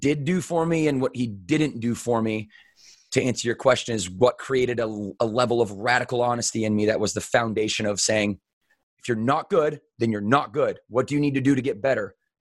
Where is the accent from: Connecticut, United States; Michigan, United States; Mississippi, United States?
Michigan, United States; Battle Creek; moved away; And I left Battle Creek and I never looked back. I love my hometown.